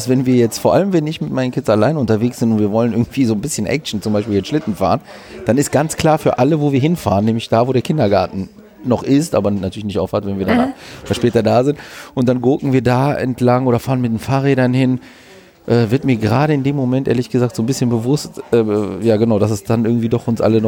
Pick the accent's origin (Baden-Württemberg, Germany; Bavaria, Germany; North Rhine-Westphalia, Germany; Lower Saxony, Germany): North Rhine-Westphalia, Germany; Düsseldorf; wenn ich in Düsseldorf ankomme, dann fühlt man das am Herzen, man ist zu Hause.